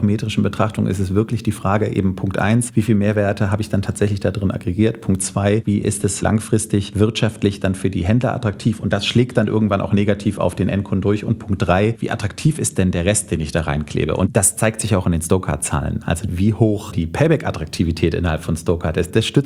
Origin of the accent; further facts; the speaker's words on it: Hamburg, Germany; ich bin Hamburger